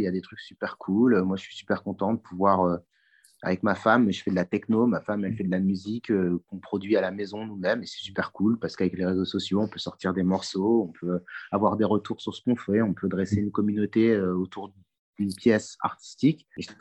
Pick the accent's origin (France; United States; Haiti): France; Lille, Hauts-de-France; Non, c'est juste que nous, on vient de Lille.